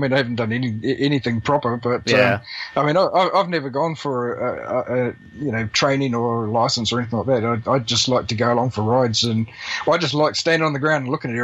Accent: Cambridge, Waikato, New Zealand; Now, I'm from Cambridge.

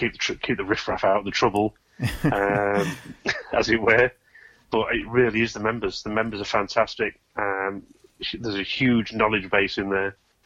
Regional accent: East Midlands, United Kingdom; So I've always been fascinated with aviation itself, especially growing up in Lincolnshire.

